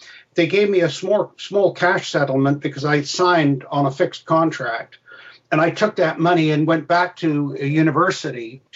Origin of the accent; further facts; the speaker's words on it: England, United Kingdom; But I was born in England.